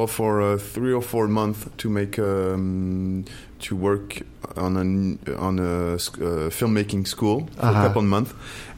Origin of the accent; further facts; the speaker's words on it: Paris, Île-de-France, France; I grew up in Paris, yeah. My parents are not from Paris.